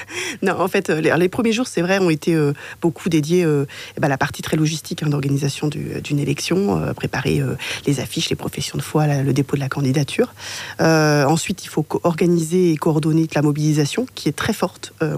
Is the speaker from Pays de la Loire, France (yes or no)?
yes; Pays de la Loire, France; moved away as an adult; now in Bordeaux, France; Je suis bordelaise depuis une vingtaine d'années maintenant. J'y suis arrivée pour mes études. À la base, je suis d'origine vendéenne. Je suis fille d'ouvrier. Je viens d'un milieu donc plutôt très modeste